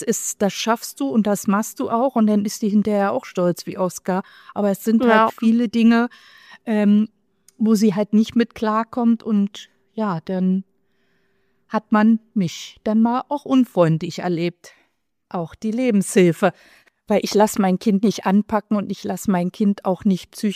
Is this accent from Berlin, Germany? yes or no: yes; Berlin, Germany; now in Krefeld, Germany; Ich bin nicht umsonst von Berlin nach Krefeld gezogen.